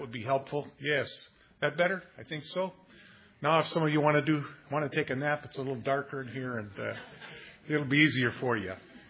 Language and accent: English; Grand Rapids, Michigan, United States; now in Indianapolis, United States; Grand Rapids, Michigan was my hometown where I grew up and I was born.